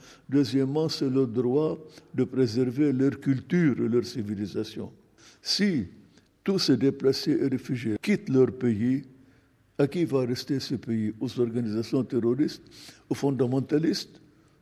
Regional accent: Lebanon; donc conséquences chez nous au Liban, conséquences politiques comme conflit.

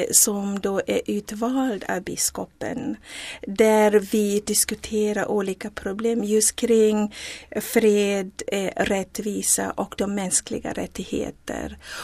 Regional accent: KwaZulu-Natal, South Africa; now in Sweden; jag är född i Sydafrika i en mycket fattig del av apartheid Sydafrika ute på landsbygden i KwaZulu-Natal. Och växte upp i en stor familj.

